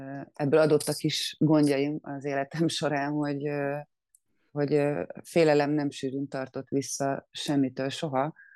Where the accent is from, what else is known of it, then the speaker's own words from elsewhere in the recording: Budapest, Hungary; Én Budapesten születtem és nőttem föl.